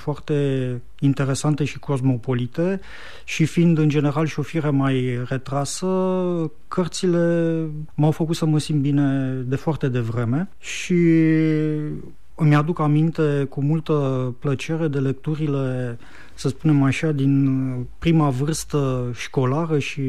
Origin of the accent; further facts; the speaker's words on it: Câmpina, Prahova, Romania; sunt pe jumătate bucureștean, după cum am rămas pe jumătate câmpinean. Revin la Câmpina ori de câte ori am timp cu multă plăcere și mereu Câmpina o să rămână orașul meu natal